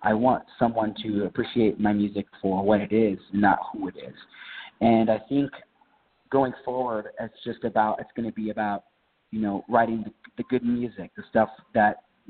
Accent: Nebraska, United States; And then, you know, growing up in Nebraska, it's a lot of country music, a lot of farm, corn.

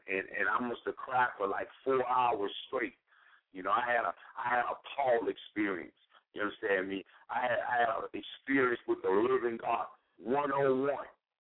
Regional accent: Mobile, Alabama, United States; also born or lived in New York; I'm from New York originally, but I was raised in Mobile, Alabama.

